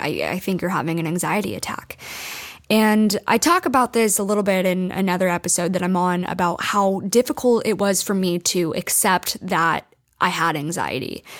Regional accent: United States; I was and am an American at heart. I speak the American language, eat the American food, listen to the American music. I identify totally with the American culture.

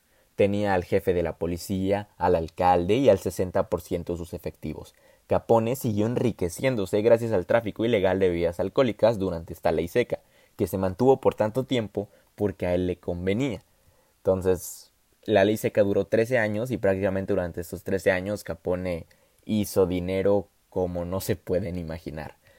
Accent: Mexico; en mi caso soy de México y esto es algo muy común

